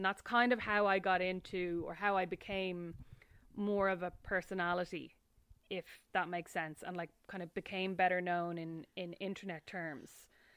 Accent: Ireland; a lot of stuff that you end up doing, I think, as an Irish journalist

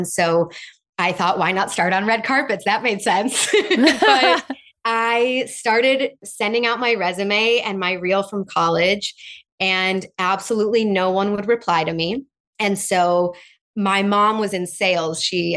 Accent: Chicago, Illinois, United States; But I grew up in Chicago and I have been obsessed with questions since I was a little girl.

